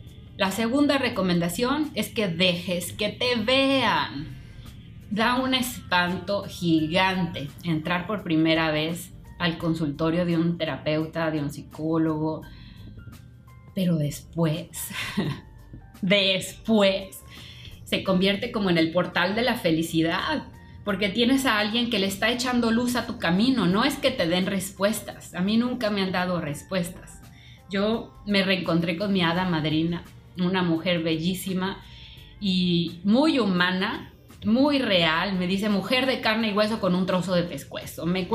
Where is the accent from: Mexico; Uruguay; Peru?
Mexico; Cancún, Quintana Roo; also born or lived in Chiapas; Yo crecí en la playa, crecí en Cancún, crecí luego en Chiapas, en los árboles.